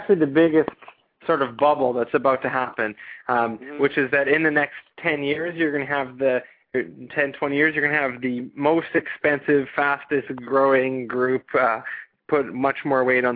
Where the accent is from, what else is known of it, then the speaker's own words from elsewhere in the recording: Canada; for some context, I come from Canada, so I'm not as in-depth of some of the U.S. politics on healthcare